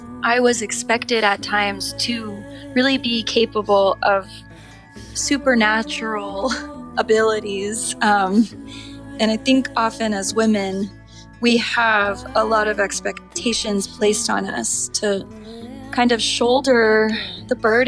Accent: Dallas, Texas, United States; now in Los Angeles, United States; Yeah, I grew up in Dallas, and then I moved to Austin to go to college at UT

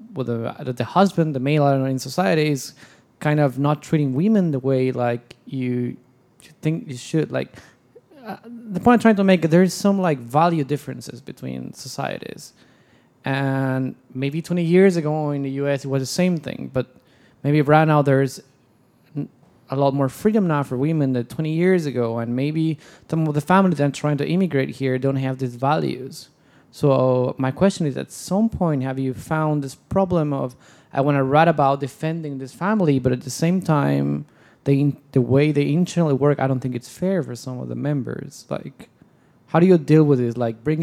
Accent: Mexico; now in United States; I've just been here in the U.S. for, like, maybe 11 months so far. I grew up in Mexico.

